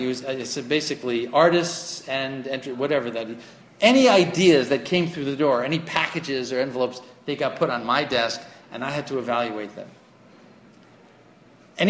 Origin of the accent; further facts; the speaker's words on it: New York, United States; because I'm a New Yorker, this is the culture as well